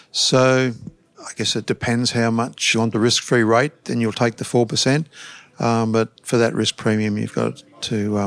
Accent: Brisbane, Queensland, Australia; also born or lived in Victoria / Dalby; I was born in Victoria. Then we came to Queensland, went to Dalby, and Then I was probably in year seven when we came to Brisbane. Lived here most of my life.

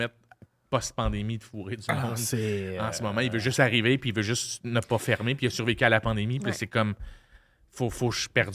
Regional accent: Repentigny, Quebec, Canada; je viens de Repentigny, c'est pas une place qui avait des grands restaurants.

